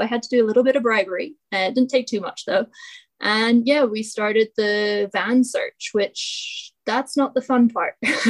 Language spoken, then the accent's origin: English; Scotland, United Kingdom; But I grew up in Scotland.